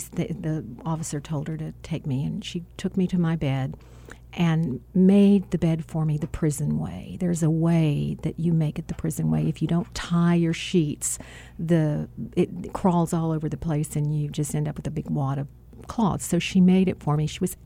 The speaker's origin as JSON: {"language": "English", "region": "Texas", "country": "United States", "said": "Mm-hmm. I'm a Southern girl."}